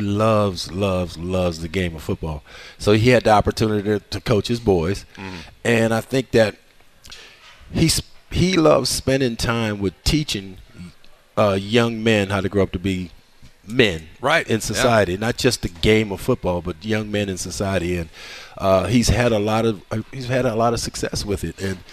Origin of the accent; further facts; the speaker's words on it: New Orleans, Louisiana, United States; Even though I'm from New Orleans and love the Saints, but I am always a Falcon at heart.